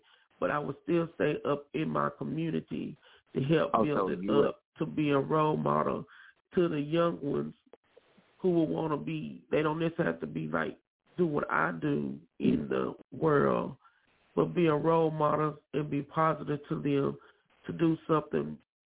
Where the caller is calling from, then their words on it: Paris, Texas, United States; Good morning. … from Paris, Texas.